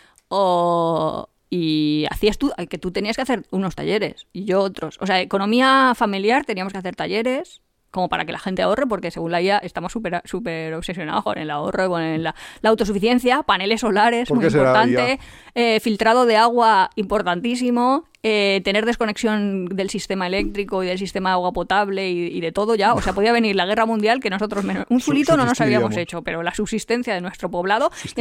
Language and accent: Spanish; Valencian Community, Spain; sabe que soy de la Comunidad Valenciana